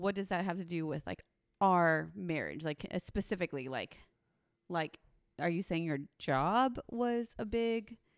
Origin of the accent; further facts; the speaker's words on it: Texas, United States; we, you're Jewish, I'm Mexican. You come from New York, I'm from Texas.